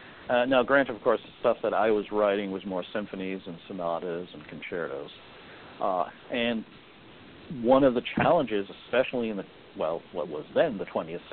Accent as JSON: {"language": "English", "town": "Fall River", "region": "Massachusetts", "country": "United States", "tie": "born or raised there", "said": "Well, I grew up in Massachusetts, Fall River, and started in music probably in the fourth grade."}